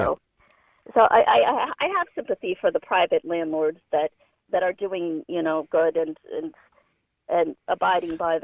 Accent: United States; It's kind of odd to me as an American

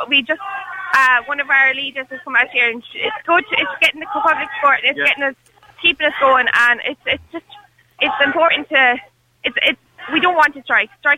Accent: Connacht, Ireland; I'm originally from Mayo. I love going home.

